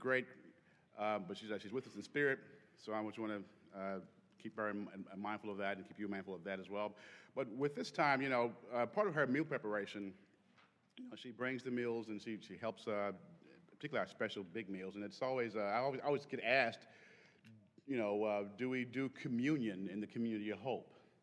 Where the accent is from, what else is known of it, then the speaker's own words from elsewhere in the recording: Georgia, United States; I'm not an Alabama fan. I was from Georgia, but you know, politically.